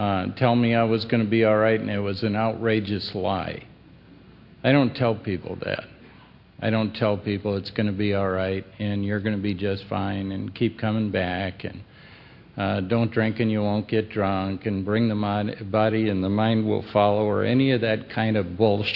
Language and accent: English; Wisconsin, United States; I'm a Norwegian from Wisconsin. You probably don't know much about us. Kind of an unusual breed.